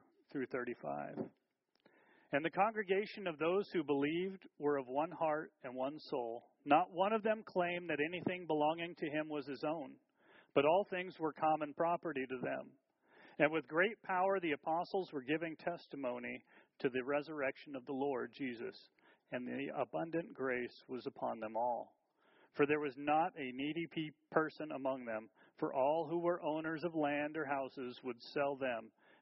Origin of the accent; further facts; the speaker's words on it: United States; I know as an American, I hear